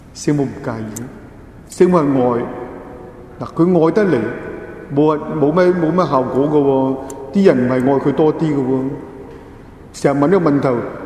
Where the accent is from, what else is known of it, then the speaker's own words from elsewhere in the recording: China; 理唔理解到我哋中国人嗰种感情咧